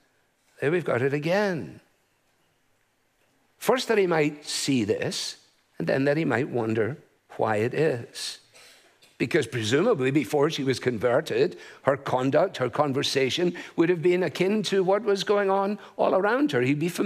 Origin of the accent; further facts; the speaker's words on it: Glasgow, Scotland, United Kingdom; I remember as a boy this kind of stuff when I was growing up in Glasgow.